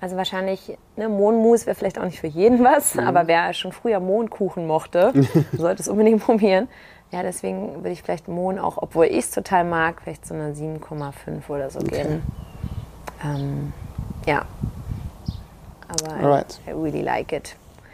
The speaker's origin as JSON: {"language": "German", "region": "Berlin", "country": "Germany", "said": "Also, ich bin ja Berlinerin."}